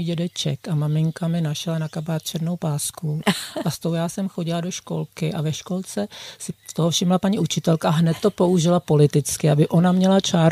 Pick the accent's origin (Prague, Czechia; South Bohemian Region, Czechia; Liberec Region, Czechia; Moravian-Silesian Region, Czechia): Prague, Czechia; born there; Já jsem se narodila na Smíchově.